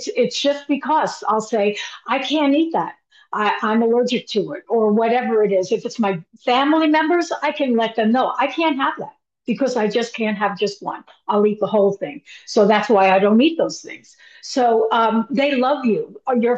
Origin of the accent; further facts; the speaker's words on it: New York, United States; I grew up in New York and like plop on the sauce and go lasagna and that.